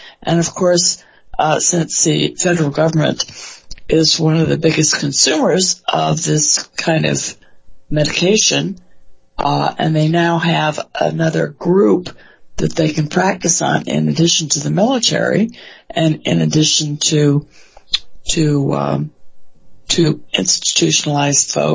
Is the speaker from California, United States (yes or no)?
yes; California, United States; I grew up in California. We could go outside every day and have recess and run off all that energy.